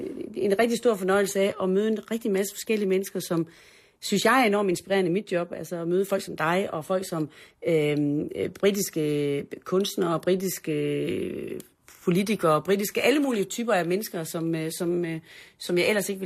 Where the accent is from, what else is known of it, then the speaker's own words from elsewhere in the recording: North Denmark Region, Denmark; når jeg sådan tænker tilbage på min opvækst i Nordjylland